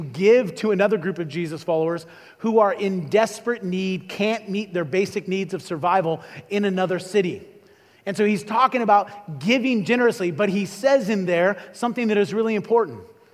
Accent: Illinois, United States; But I grew up in Illinois, which I like to say is a great place to be from but not live, and I grew up in Illinois, and we have thunderstorms there.

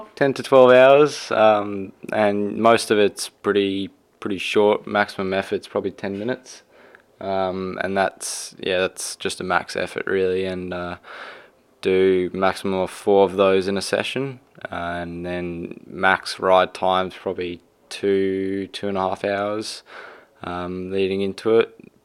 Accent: South Africa; growing up in South Africa, in my backyard, I was building jumps, building little tracks

